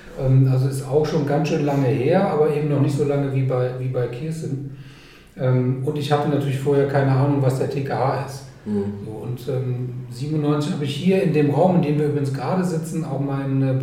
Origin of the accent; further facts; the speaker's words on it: Cologne, North Rhine-Westphalia, Germany; ich war mal Sportstudent in Köln und bin auch eine echte Kölsche Jung.